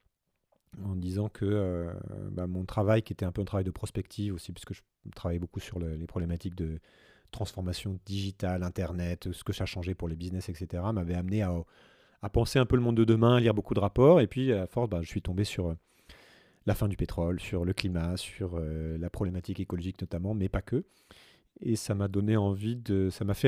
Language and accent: French; Île-de-France, France; born there; Alors je suis né en France, en région parisienne, voilà, dans une famille classe moyenne tout à fait normale. Père cadre, mère institutrice